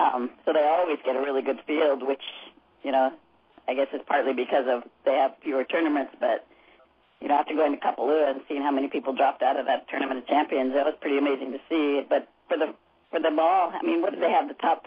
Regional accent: Hawaii, United States; we're also from Hawaii, and we're used to playing in this kind

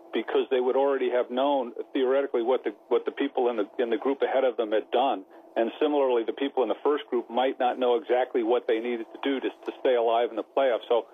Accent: United States; I know we are Global Golf Post, but I am an American, so I'm never unhappy when an American wins.

